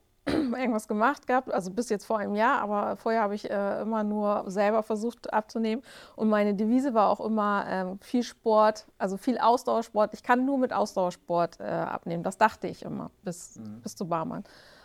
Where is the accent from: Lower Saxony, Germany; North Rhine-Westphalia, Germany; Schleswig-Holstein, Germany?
Lower Saxony, Germany; Kirchlinteln; Ich komme aus Kirchlinteln. Das ist in der Nähe von Verden-Aller. Bei Bremen, Hamburg liegt das so in der Mitte. Bin 40 Jahre alt